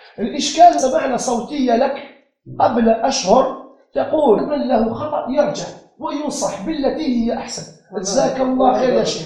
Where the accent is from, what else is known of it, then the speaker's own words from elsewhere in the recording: Algeria; هذه عندنا في الجزائر قضية أخرى.